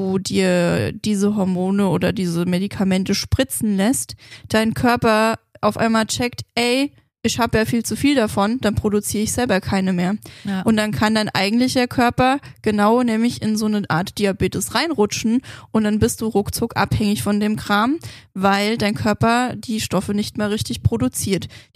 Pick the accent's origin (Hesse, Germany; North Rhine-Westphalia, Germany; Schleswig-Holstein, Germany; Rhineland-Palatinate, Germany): Hesse, Germany; accent: Hessian; first language English; German is a second language; mit meinem ganzen Hessisch, aber Englisch war ja tatsächlich meine Muttersprache mal.